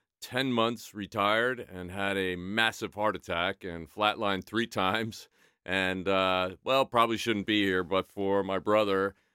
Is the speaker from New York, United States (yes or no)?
yes; New York, United States; Well, like John Tanza, I'm a New Yorker.